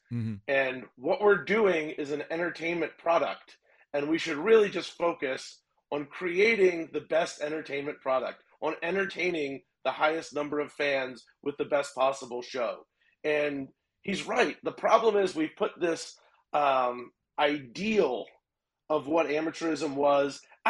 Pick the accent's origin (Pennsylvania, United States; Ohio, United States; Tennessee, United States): Pennsylvania, United States; Philadelphia; It's more, I grew up in Philly. It's a pro town.